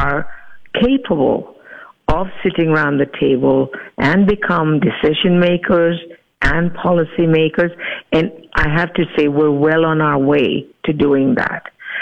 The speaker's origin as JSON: {"language": "English", "country": "Uganda", "tie": "born there", "said": "My mother was born in Africa, in the same country that I was born in Uganda."}